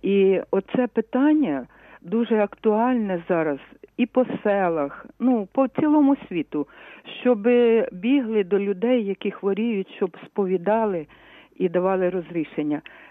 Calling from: Lviv, Lviv Oblast, Ukraine; зі Львова.

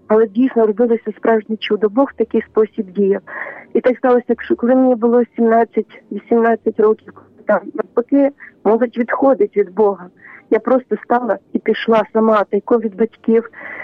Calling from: Khmelnytskyi, Khmelnytskyi Oblast, Ukraine; я з Хмельницького.

